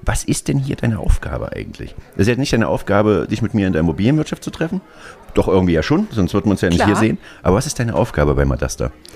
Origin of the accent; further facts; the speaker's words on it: Erfurt, Thuringia, Germany; aus meiner Heimatstadt, dem wunderschönen Erfurt